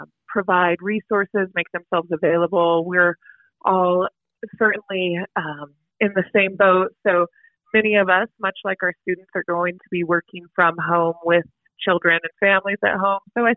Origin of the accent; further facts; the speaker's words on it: Wyoming, United States; I am, born and raised in Wyoming.